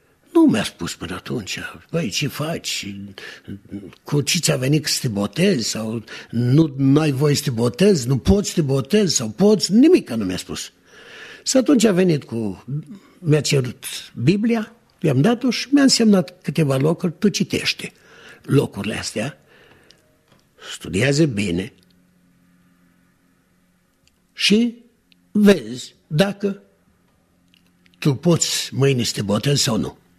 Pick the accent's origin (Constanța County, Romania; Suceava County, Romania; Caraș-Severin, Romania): Suceava County, Romania; Verești; born there; M-am născut în Verești, județul Suceava.